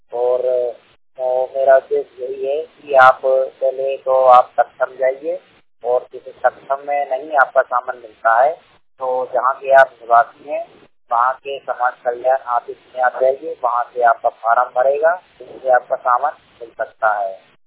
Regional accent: Bhopal, Madhya Pradesh, India; भोपाल जिले का निवासी हूँ।

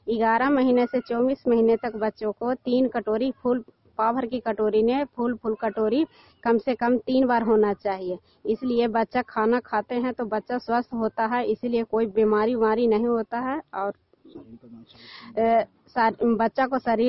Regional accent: Nishanpura, India; मैं निशनपुरा के रहने वाली हूँ

